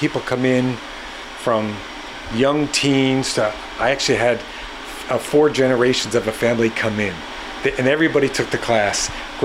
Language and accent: English; New York, United States; now in Vermont, United States; And especially being a New Yorker, we did not have this immediate connection.